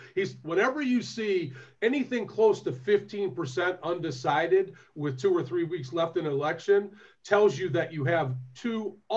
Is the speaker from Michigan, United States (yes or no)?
yes; Detroit, Michigan, United States; But, you know, I'm from Detroit.